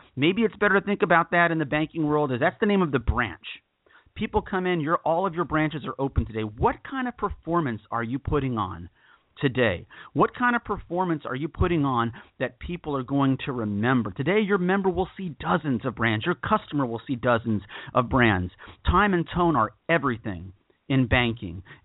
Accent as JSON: {"language": "English", "region": "Texas", "country": "United States", "said": "Yes, I'm from Texas, but I became a Pittsburgh Steelers fan in second grade"}